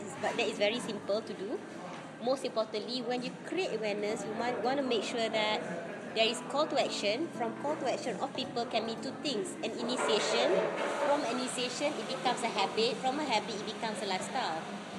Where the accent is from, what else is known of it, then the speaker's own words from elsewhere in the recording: Malaysia; I like to talk about Malaysia because I'm a Malaysian.